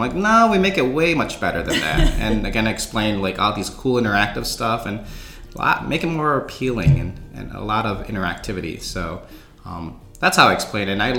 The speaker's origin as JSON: {"language": "English", "town": "Mackinac Island", "region": "Michigan", "country": "United States", "said": "Well, I'm actually from Mackinac Island, Michigan. And if you guys know where that is, that's the Upper Peninsula"}